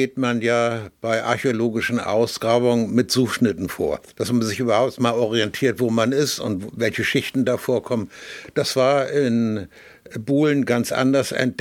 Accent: Hamburg, Germany; Ich habe meine Jugend in Hamburg-Rissen verbracht. Damals war das in den 50er Jahren, war das ein Vorort, der sehr dörflich war noch

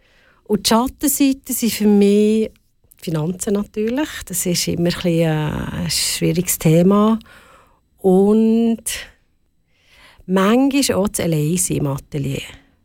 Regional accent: Switzerland; Weil ich als Schweizerin, auch in Europa, auf diesem Planet.

